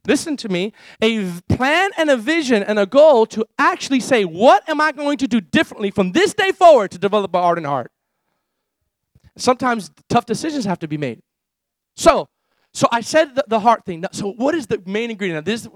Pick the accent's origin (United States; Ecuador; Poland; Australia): Ecuador; We came from Ecuador, and when we were in Ecuador, there's this one song that was in Spanish